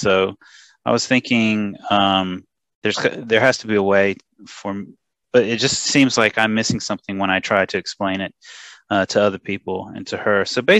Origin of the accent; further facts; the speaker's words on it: United States; I'm from America, so people that come from America, they think about real estate as buying low and selling high.